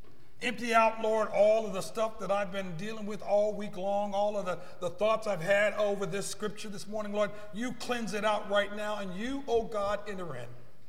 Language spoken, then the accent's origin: English; Chicago, Illinois, United States; I'm from Chicago, as a matter of fact.